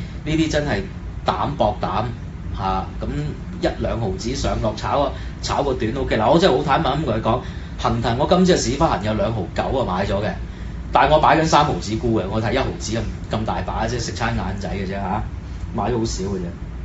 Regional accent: Hong Kong; 我哋香港人走到大陸咧，就係土皇帝啦，威威威威啦，識英文啊咁樣。

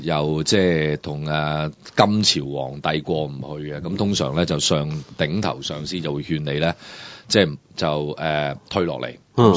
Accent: Hong Kong; 作为香港人

